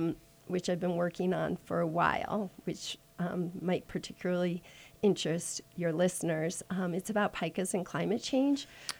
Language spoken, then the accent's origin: English; Connecticut, United States; Well, it was funny because actually I grew up in Connecticut.